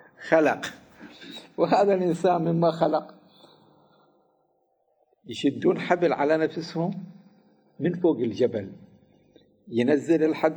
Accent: Iraq; وإيش كده حلوة عندنا في العراق البند الثاني من الدستور

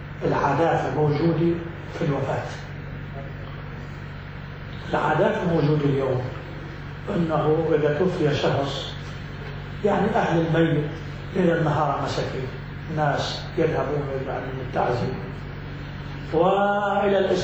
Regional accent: Lebanon; شوف عندنا في لبنان، شوف عندنا احنا عاداتنا عادات مسيحيه

